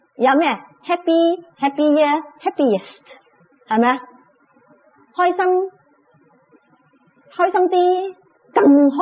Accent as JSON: {"language": "Cantonese", "country": "Singapore", "said": "我记得我哋啲福建人啊，我哋新加坡好多福建潮州人嘅"}